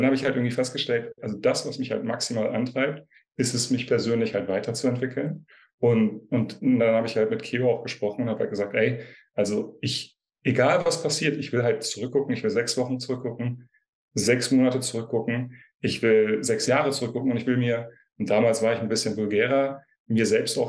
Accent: Marburg, Hesse, Germany; now in Berlin, Germany; Und ich bin halt aus Marburg nach Berlin und von meiner Mutter 500 Kilometer halt weggezogen.

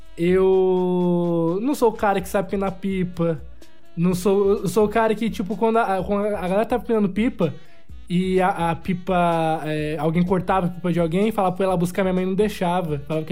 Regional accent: São Paulo, Brazil; sou de São Paulo, mais precisamente Zona Leste, mais precisamente cidade de Tiradentes.

